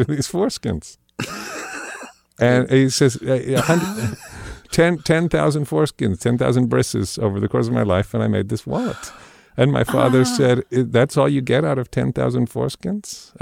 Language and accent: English; London, United Kingdom; I grew up I was born in London, England